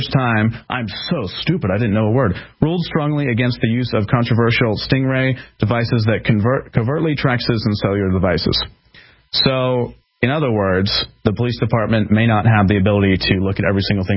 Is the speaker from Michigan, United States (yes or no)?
no; Philadelphia, Pennsylvania, United States; I'm from Philadelphia, okay? I'm from a city where guns are the boogeyman.